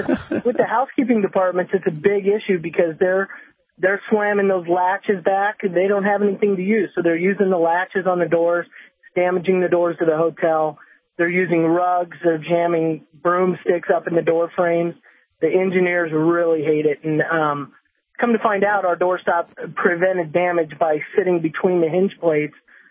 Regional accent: Las Vegas, Nevada, United States; I grew up here in Las Vegas, so I've been around the hotel industry all my life.

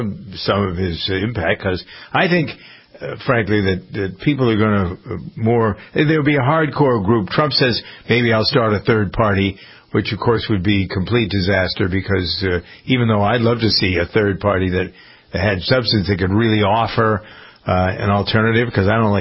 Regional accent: Boston, Massachusetts, United States; talk about the people that I grew up with in Boston.

